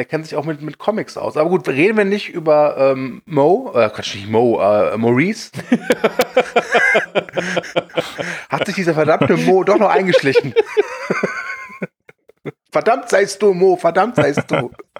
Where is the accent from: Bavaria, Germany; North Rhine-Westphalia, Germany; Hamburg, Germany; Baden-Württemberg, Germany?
North Rhine-Westphalia, Germany; weil ich bin ja Rheinländer, ja, aus dem schönen Nordrhein-Westfalen